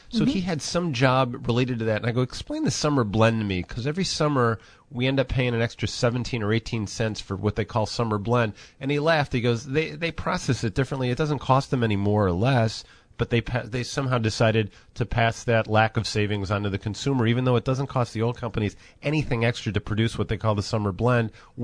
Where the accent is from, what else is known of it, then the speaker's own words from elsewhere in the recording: Oak Forest, Illinois, United States; Now, when I was growing up, I grew up in Oak Forest